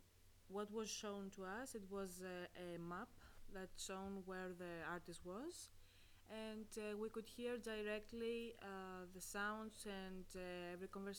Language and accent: English; Greece; I come from Greece and I'm here as an Erasmus student for one semester.